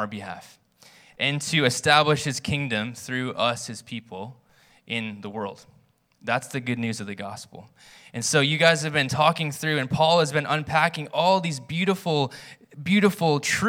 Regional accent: Virginia, United States; now in Alliston, Canada; I grew up in Virginia and met my wife in Hawaii years ago, and we've been in Alliston for the last 12 years.

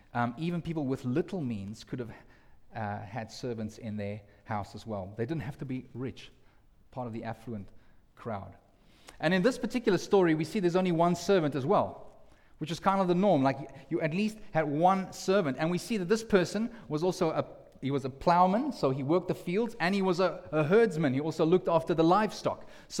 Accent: South Africa; Actually, I come from South Africa, I'm sort of half in between

